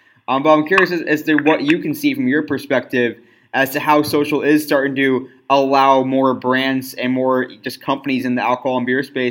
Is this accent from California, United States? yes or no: yes; San Diego, California, United States; I know I'm from San Diego, and I think that's a place where microbrews are growing immensely.